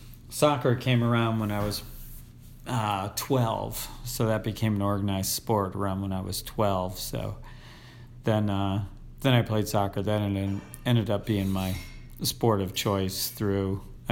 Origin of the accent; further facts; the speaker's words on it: Pittsford, New York, United States; There were two high schools in the town I grew up in Pittsford.